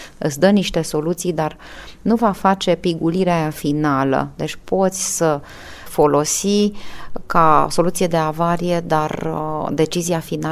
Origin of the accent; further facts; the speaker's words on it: Galați, Galați County, Romania; Noi suntem de acolo, acolo sunt rădăcinile noastre, asta este identitatea noastră. Suntem oameni de la Dunăre, într-un oraș care are o pecete culturală, chiar dacă el a fost industrializat masiv și muncitoresc considerat